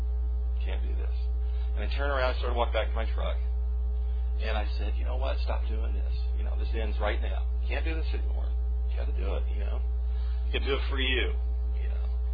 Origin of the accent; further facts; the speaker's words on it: Dallas, Texas, United States; the church that I grew up in Dallas, Texas, Midway Hills Christian Church, is having their 50th anniversary.